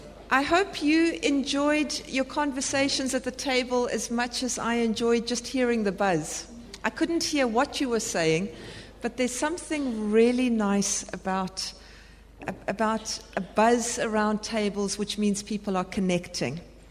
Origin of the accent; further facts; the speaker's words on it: South Africa; moved away; I'm from South Africa, been here 9 years.